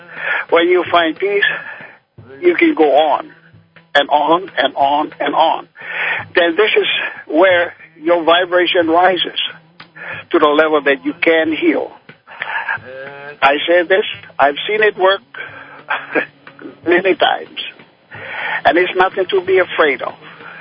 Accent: Hawaii, United States; I grew up on the Big Island of Hawaii, where like all people of spirituality, grow up learning the basics of all things with nature.

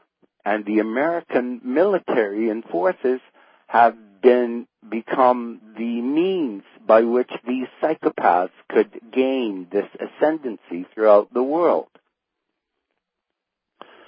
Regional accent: Canada; As a Canadian, you know, living next door to America

